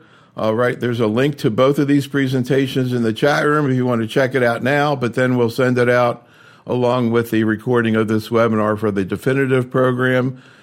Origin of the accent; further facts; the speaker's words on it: Baltimore, Maryland, United States; in Baltimore, my hometown, Christine, incidentally